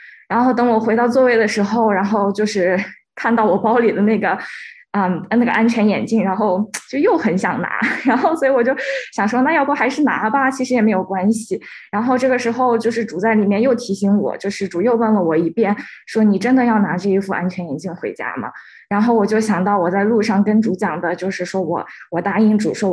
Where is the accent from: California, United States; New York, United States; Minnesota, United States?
Minnesota, United States; Minneapolis; 大家好，我是来自 Minneapolis 的